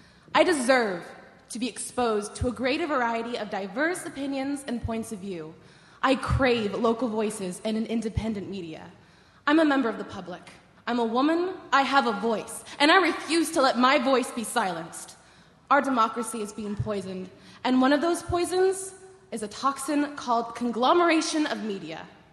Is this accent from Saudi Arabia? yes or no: no; United States; I'm 20 years old, I'm from the Tri-Cities, and as a citizen of this nation